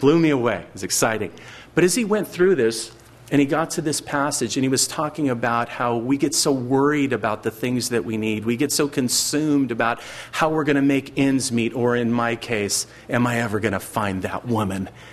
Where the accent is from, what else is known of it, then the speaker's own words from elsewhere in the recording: California, United States; And I remember even growing up in Central California, the tractors would have lights on the top of them